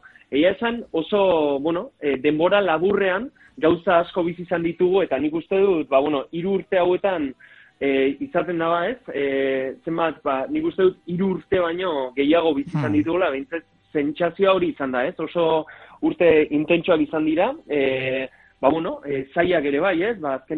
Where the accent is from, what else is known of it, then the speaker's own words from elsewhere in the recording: Azkoitia, Basque Country, Spain; gu azkoitiarra gara, herri nahiko txikia da, ez, 12.000 biztanle gara, eta deno gara ezagunak elkarren artean